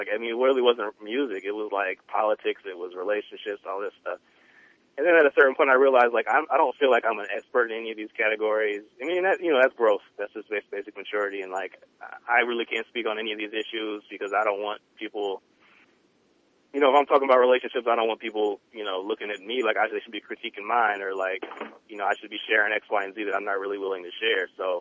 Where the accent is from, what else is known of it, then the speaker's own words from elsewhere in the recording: California, United States; moved away; Oh, I mean, well, obviously I'm from the Bay. Shit, man. Like, honestly, I left the Bay in 2000